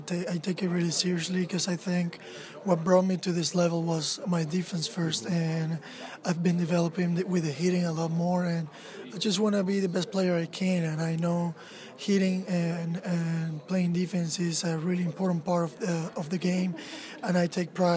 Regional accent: Maracaibo, Zulia, Venezuela; I was born in Maracaibo, Venezuela. I grew up there

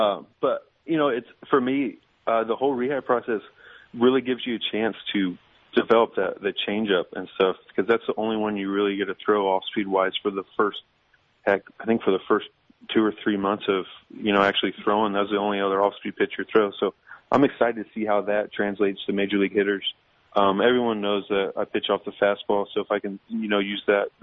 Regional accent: Indianapolis, Indiana, United States; now in St. Louis, United States; Growing up in Indianapolis, we had a minor league team, but it wasn't a big deal.

